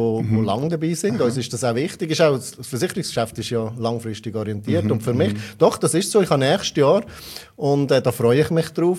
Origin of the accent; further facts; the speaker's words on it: Tegerfelden, Aargau, Switzerland; Im Aargau, also geboren und aufgewachsen bin in Tegerfelden